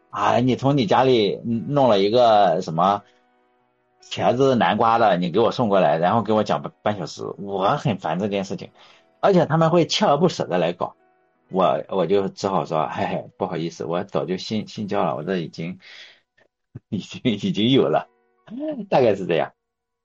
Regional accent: Shandong, China; 我是山东的嘛

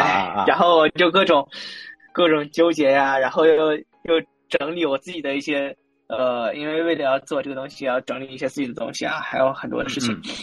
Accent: Shanxi, China; 是来自山西的，然后山西人，然后，因为当时，就我们山西人其实去北京的非常非常多

